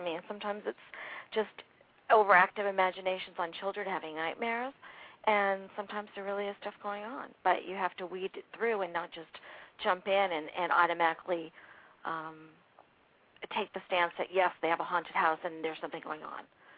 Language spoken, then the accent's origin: English; New Hampshire, United States; And I grew up in New Hampshire, very small towns, old homes, things happened.